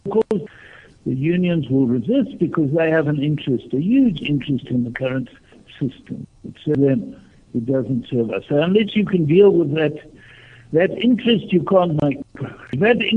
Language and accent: English; South Africa; So it upsets me as a South African loyalist to see the trouble we got into with Eskom.